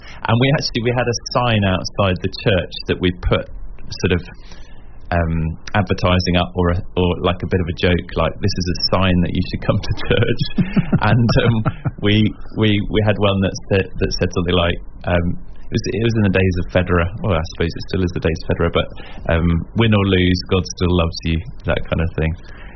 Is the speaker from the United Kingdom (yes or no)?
yes; Kingston upon Thames, London, United Kingdom; Well, I grew up near London, Kingston-on-Thames. That's where I grew up.